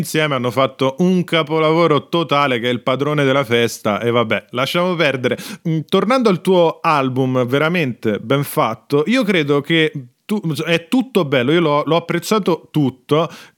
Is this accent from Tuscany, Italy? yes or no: no; Rome, Lazio, Italy; io sono di Roma e parlo quella di Roma degli anni 90